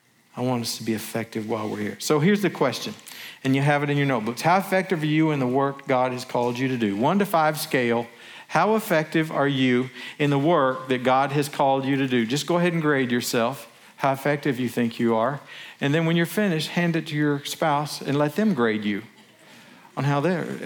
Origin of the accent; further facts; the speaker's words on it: Arkansas, United States; I grew up down in the Delta and between Little Rock and Memphis, and my mother lived down there for years.